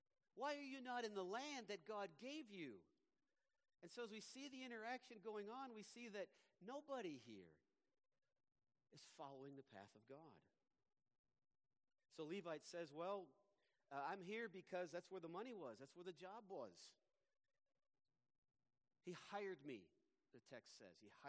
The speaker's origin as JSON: {"language": "English", "country": "United States", "said": "somebody said, \"Who brought this American in here?\" It was my accent, of course, that had given me away."}